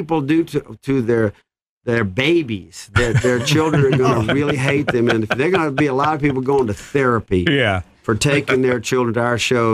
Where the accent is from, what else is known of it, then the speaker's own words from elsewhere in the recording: Mobile, Alabama, United States; I grew up on the Gulf Coast in Mobile, Alabama. And I'm a child of the Mardi Gras